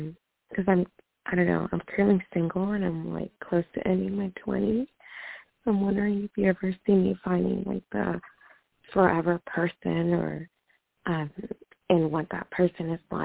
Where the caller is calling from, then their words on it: Washington, United States; Washington State.